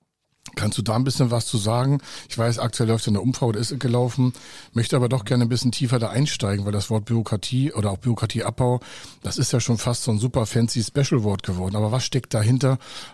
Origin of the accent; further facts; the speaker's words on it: Heide, Schleswig-Holstein, Germany; born there; wir sind in der gleichen Zeit geboren worden in Heide-Holstein in Dithmarschen.